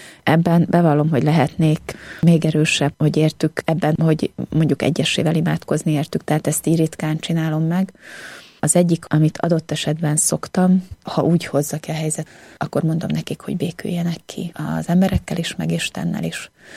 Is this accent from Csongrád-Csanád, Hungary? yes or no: yes; Szeged, Csongrád-Csanád, Hungary; alföldiként álltam ott, Szegedről jöttem